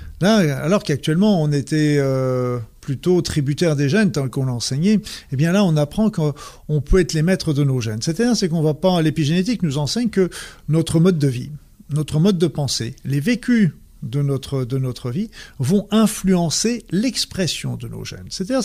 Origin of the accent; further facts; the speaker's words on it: France; j'ai toujours du mal en tant que français à dire des noms anglais